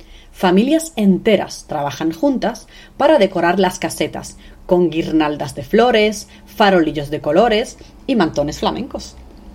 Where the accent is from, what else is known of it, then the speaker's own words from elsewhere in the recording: Andalusia, Spain; soy una andaluza muy divertida con ganas de enseñarte español.